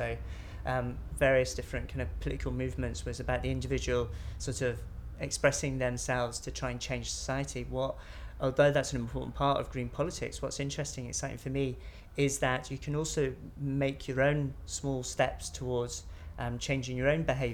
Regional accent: Glasgow, Scotland, United Kingdom; I'm 37, and I come from Glasgow.

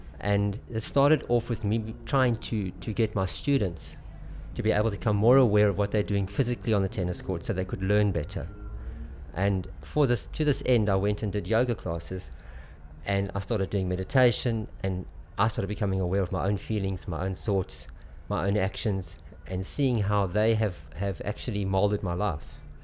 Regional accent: South Africa; now in Market Lavington, United Kingdom; I was born on 30th of October 1961. I come from South Africa but currently living in Market Lavington, Wiltshire. Near a town of Devizes.

